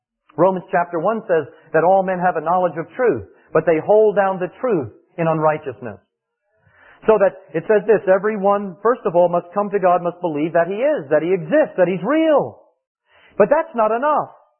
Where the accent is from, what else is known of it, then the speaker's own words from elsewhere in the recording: Danville, Virginia, United States; like a lot of people do in my hometown of Danville, Virginia, this Southern preachers